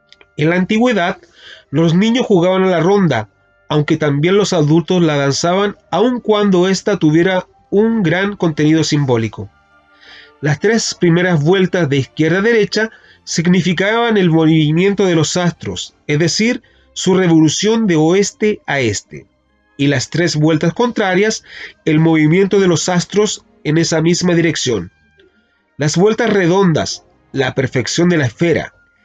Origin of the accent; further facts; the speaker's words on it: Santiago, Santiago Metropolitan, Chile; Soy originario de Santiago, soy el segundo de tres hermanos, el primero en tener estudios formales de artes musicales.